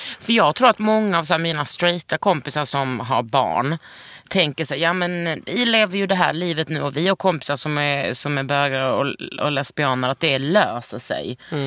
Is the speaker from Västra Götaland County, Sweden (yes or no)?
no; Lund, Skåne, Sweden; Jag är uppvuxen i Lund